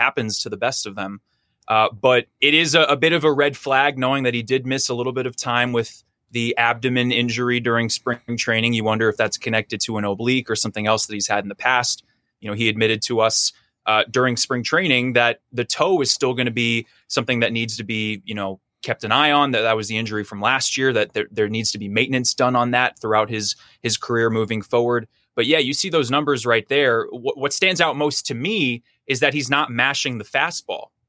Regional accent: New York City, New York, United States; You know, I'm from New York City. I listened to John with my dad growing up

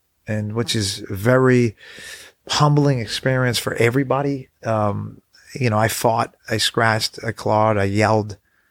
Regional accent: New England, United States; I grew up in New England. I heard all the stories.

